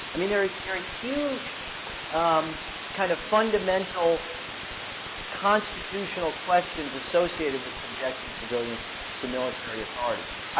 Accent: Houston, Texas, United States; Look, I come from Houston. I drive to the airport.

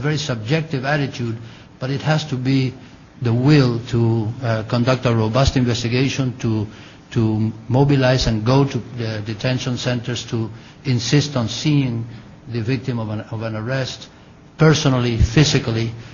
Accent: Mar del Plata, Buenos Aires Province, Argentina; happened to a young girl in my hometown of Mar del Plata, Argentina

